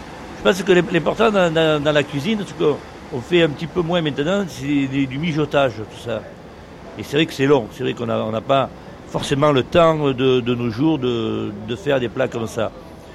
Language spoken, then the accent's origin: French; Provence-Alpes-Côte d'Azur, France; J'aime bien travailler les légumes parce que bon, chez nous en Provence, on a beaucoup de légumes et de bons légumes.